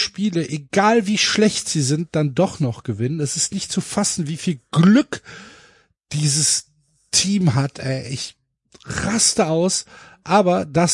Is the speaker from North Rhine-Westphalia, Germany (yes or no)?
yes; Cologne, North Rhine-Westphalia, Germany; weil ich habe echt Angst, dass Leverkusen Meister wird.